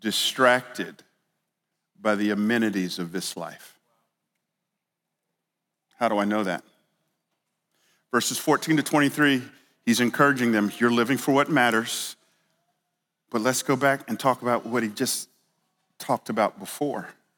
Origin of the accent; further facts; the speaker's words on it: Atlanta, Georgia, United States; We're in the South. We're the Bible Belt. We're just so nice. I grew up in Atlanta.